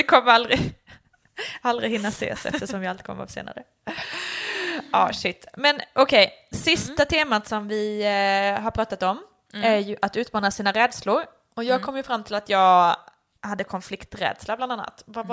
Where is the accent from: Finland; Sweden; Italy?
Italy; Swedish is a second language; ja, jag är en italienare, ni fattar inte grejen